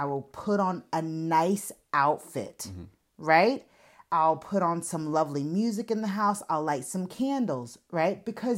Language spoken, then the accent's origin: English; United States; Because I'm American, there's an easy cultural